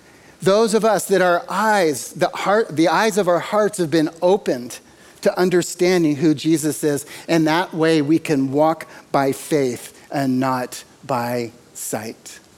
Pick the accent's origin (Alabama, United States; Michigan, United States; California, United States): California, United States; okay, yeah, we're from California, but we're accepted here.